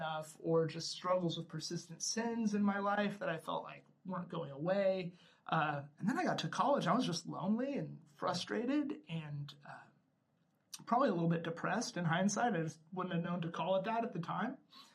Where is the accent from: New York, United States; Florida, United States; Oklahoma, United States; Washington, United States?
Florida, United States; Daytona Beach; I used to drive back and forth between my hometown of Daytona Beach and Gainesville, Florida, where UF is, every weekend.